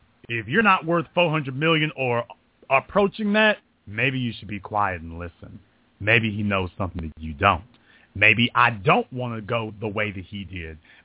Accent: the South, United States; I was raised in the South, a little Southern Baptist preacher coming out in me.

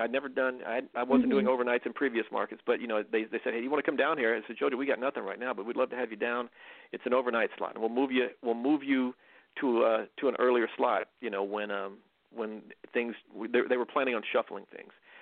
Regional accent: Texas, United States; started off in Texas, little kid growing up in Texas, and somehow I got the bug for radio

